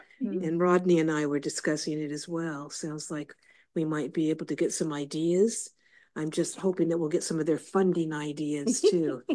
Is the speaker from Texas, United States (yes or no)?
yes; Texas, United States; born there; I don't know if Texans have big egos. I was born in Texas, and I know.